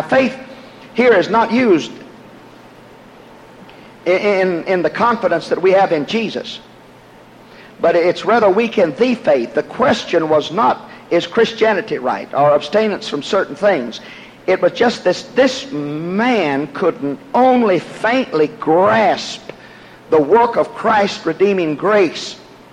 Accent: Louisiana, United States; If Paul didn't say it, I'm not a Cajun from South Louisiana.

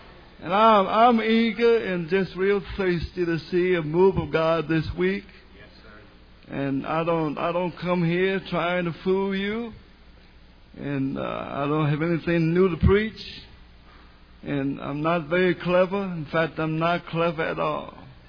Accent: New Orleans, Louisiana, United States; I met a man once that told me that he visited in New Orleans, my hometown

